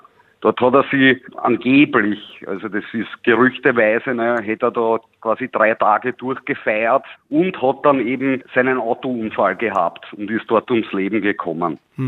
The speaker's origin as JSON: {"language": "German", "country": "Austria", "said": "als Österreicher kommt man quasi an … nicht vorbei."}